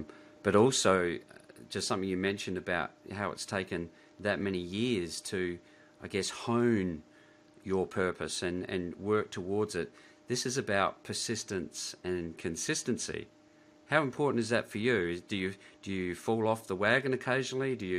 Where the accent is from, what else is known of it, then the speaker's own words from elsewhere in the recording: Australia; As an Australian, I simply did was switched out the American dream for the Australian dream.